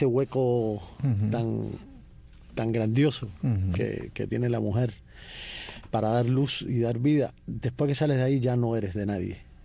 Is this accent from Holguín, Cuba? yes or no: no; Havana, Cuba; Soy de Vedado, de Vedado. No tengo nada que ver con el campo